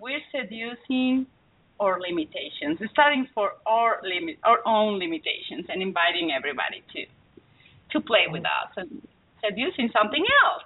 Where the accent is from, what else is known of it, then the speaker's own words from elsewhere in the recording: Mexico; born there; first language Spanish; English is a second language; English, as you can tell, is not my first language. I was born in Mexico, and my first language is Spanish.